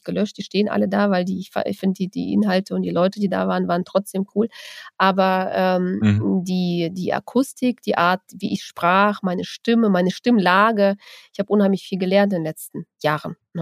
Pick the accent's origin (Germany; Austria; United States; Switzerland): Germany; North Rhine-Westphalia; hier lokal in unserem Siegerland, wo ich herkomme, ein bisschen konservativer und so